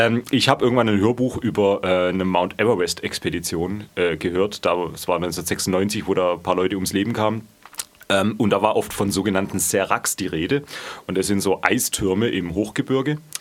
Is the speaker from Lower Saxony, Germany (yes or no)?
no; Neuenstein, Baden-Württemberg, Germany; now in Odenwald, Germany; Ich komme ursprünglich aus Neuenstein, wohne mittlerweile im unteren Odenwald, da hat es mich hin verschlagen.